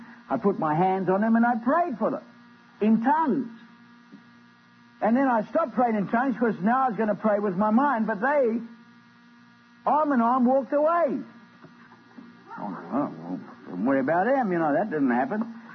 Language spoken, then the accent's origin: English; Scotland, United Kingdom; And I'm Scottish, and I have to hold back too, you know.